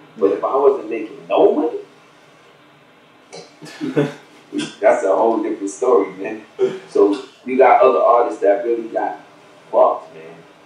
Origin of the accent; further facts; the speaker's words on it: Bronx, New York, United States; my family and the people that I grew up with in the Bronx would not have allowed that production company.